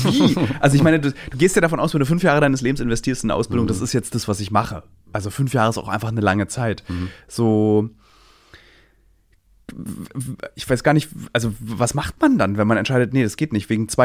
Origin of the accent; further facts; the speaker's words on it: Berlin, Germany; und das muss man auch als Berliner sagen